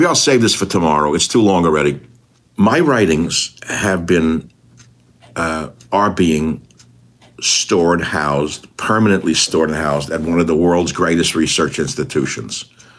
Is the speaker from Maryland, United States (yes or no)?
no; New York, United States; moved away as an adult; So I come from New York. I buy this sailboat.